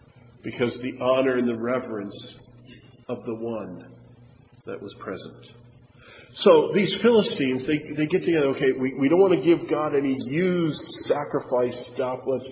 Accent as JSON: {"language": "English", "region": "Wisconsin", "country": "United States", "said": "See, I'm from Wisconsin, so I know the appropriate animal sounds to make."}